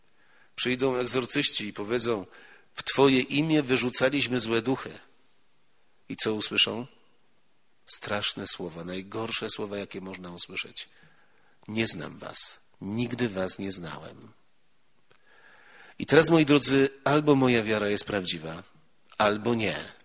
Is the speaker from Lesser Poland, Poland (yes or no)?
yes; Łososina Górna, Lesser Poland, Poland; zwłaszcza, że pochodzę z Łososiny Górnej. Często jeszcze za dzieciństwa tutaj jeździłem na rowerze